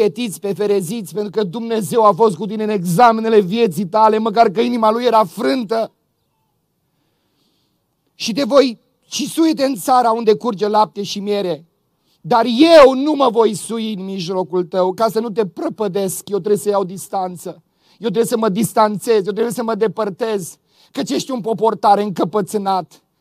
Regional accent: Moldavia, Romania; Știți, eu sunt moldovean.

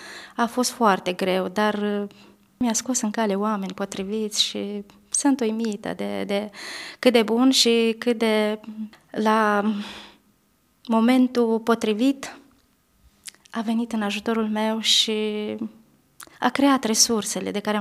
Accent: Bacău County, Romania; Sunt din județul Bacău.

